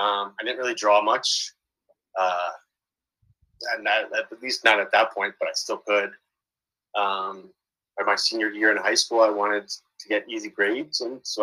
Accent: New Jersey, United States; Yeah, I grew up in New Jersey with four siblings, two brothers, two sisters, big family of six.

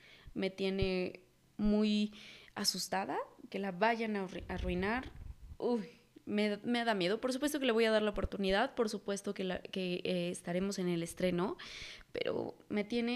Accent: Mexico; nos encontramos con Coco, por ejemplo, que también nos inundó siendo mexicanos.

